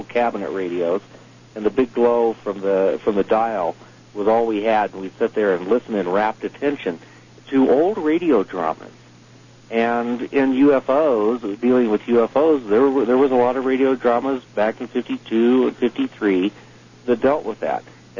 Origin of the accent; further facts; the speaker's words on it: Iowa, United States; when I was very small growing up in Iowa, knee-high to a toad